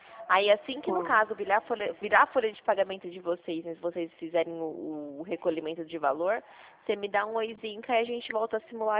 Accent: Dracena, São Paulo, Brazil; eu sou de Dracena, falo aqui do ladinho.

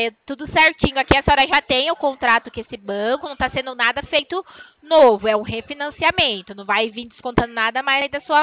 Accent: São Paulo, Brazil; Eu sou de São Paulo.

